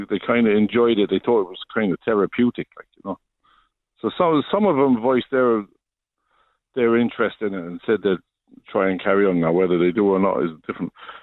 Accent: London, United Kingdom; I'm originally from East London, and I got into graffiti from a young age.

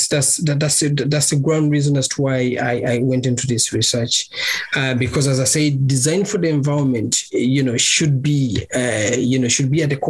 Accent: Uganda; I'm originally from Uganda. It's a small East African country.

